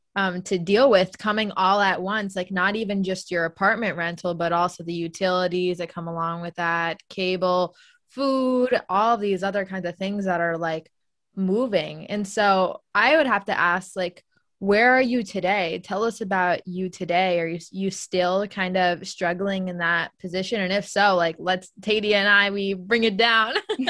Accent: United States; at least Americans, since I'm from the United States

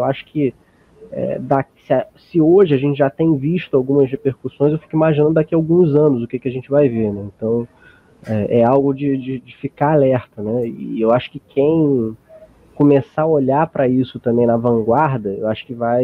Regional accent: Rio de Janeiro, Brazil; Eu sou do Rio, então aqui tá bem complicado.

